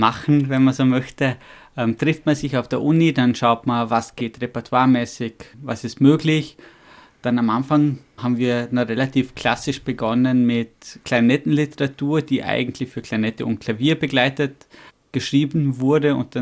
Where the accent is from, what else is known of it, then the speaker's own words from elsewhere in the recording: Vorarlberg, Austria; Ich spiele Akkordeon und komme ursprünglich aus Vorarlberg.